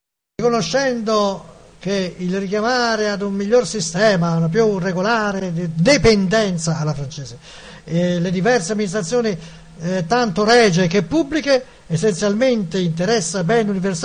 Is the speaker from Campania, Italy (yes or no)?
no; Florence, Tuscany, Italy; io sono nato a Firenze